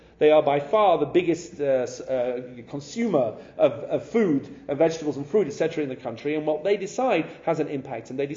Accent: England, United Kingdom; now in Israel; But as an Englishman, I think that would have been an ideal solution.

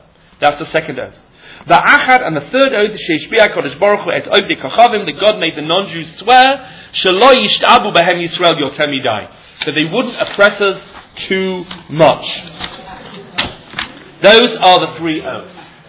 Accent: England, United Kingdom; accent: English; The three oaths, it's my English accent, oaths, I don't know how you say it in other lands.

